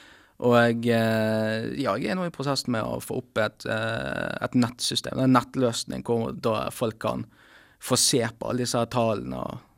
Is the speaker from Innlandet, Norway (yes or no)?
no; Bergen, Vestland, Norway; now in Svalbard, Norway; Jeg er her fra Bergen, men akkurat nå så bor jeg da faktisk på Svalbard.